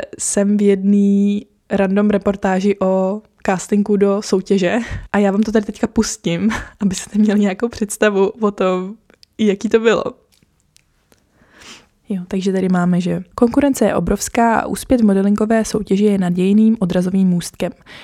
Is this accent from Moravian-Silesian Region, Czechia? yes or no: no; Karlovy Vary, Karlovy Vary Region, Czechia; v obchodním centru u nás v Karlových Varech